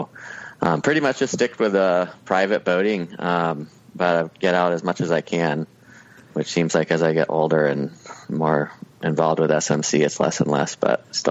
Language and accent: English; Banks, Oregon, United States; also born or lived in Klamath Falls; I grew up outside of Portland in a little town called Banks, about 25 miles west of Portland. Moved down to Klamath Falls to go to OIT.